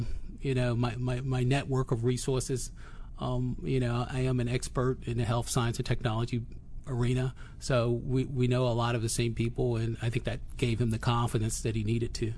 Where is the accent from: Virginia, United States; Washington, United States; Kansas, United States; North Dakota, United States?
Virginia, United States; Danville; I'm from a little town in Virginia, southern Virginia, Danville. It's a textile town. And I grew up on a farm.